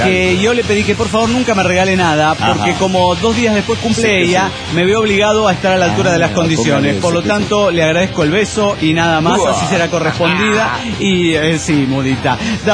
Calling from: Argentina; de Vial, Argentina.

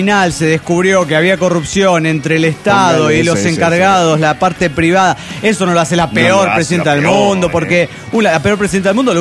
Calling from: Heredia, Costa Rica; de Heredia, Costa Rica.

